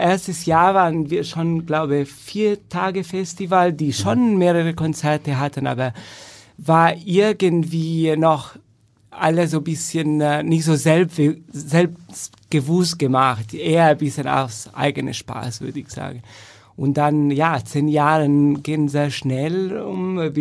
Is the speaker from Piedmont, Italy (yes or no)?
yes; Turin, Piedmont, Italy; born or raised there; moved away